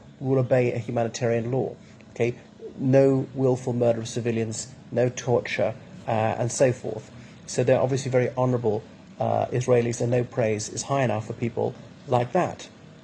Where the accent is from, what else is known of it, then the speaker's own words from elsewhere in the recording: Ireland; from Ireland, so welcome back to my channel.